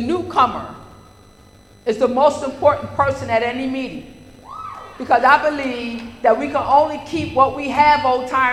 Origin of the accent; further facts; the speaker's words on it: Buffalo, New York, United States; I'm a literature baby. I'm from Buffalo, New York.